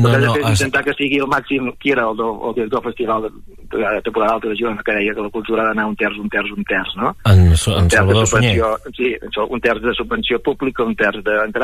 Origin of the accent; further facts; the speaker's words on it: Palafrugell, Catalonia, Spain; now in Torroella de Montgrí, Spain; soc de Palafrugell, que fa anys que soc visc a Torroella, i que m'he de tornar cap al Baix Ter a viure.